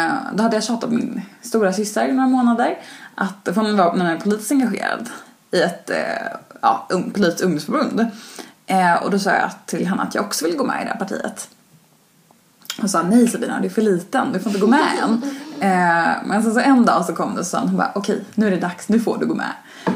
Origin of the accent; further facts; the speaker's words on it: Trollhättan, Västra Götaland County, Sweden; Och jag kommer inte heller från Stockholm, ursprungligen. Utan från en liten stad som heter Trollhättan.